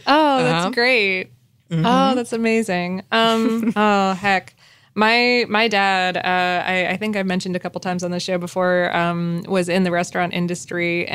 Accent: New York, United States; I'm an Italian from New York, so pizza is sacred.

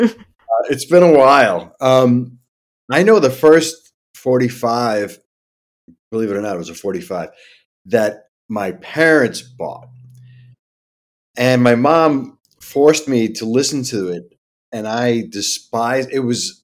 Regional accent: Staten Island, New York, United States; We grew up in Staten Island, and we used to go shopping. Food shopping on Saturdays in New Jersey because there was no tax.

